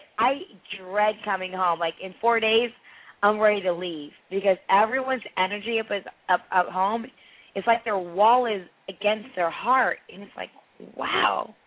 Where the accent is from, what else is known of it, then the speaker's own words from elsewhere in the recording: Philadelphia, Pennsylvania, United States; I live in the South, and I'm from Philly